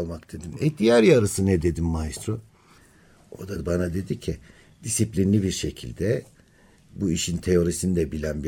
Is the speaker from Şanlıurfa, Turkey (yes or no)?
yes; Halfeti, Şanlıurfa, Turkey; sonra da şimdi ben Urfalıyım.